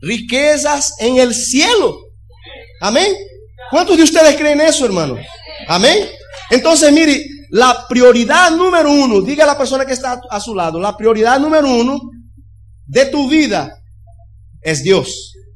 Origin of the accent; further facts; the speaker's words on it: Brazil; Él vivió de misionero, misionero en 10 años en Brasil. 10 años fue misionero en mi país.